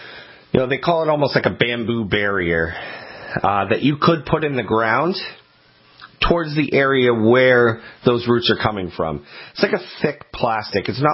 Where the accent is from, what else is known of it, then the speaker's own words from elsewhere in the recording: Maine, United States; when I was growing up in Maine, in my hometown there